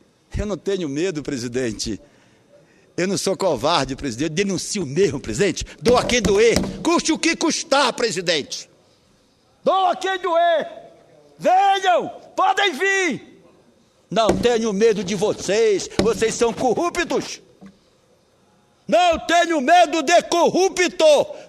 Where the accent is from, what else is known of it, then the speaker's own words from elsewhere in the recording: Pará, Brazil; Lá na minha terra, no Marajó, a gente diz assim, é muita cara de pau.